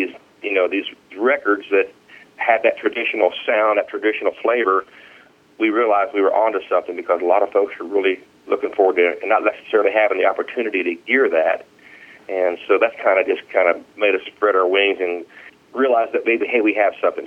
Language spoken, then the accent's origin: English; Ohio, United States; Well, the best thing I remember about growing up in the state of Ohio is that we had a bunch of responsibility. I grew up on a little farm, and we always had livestock